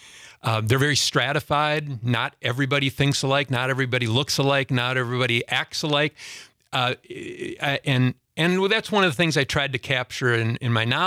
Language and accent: English; United States; growing up in Clark County, people were more socially conservative then than they are now.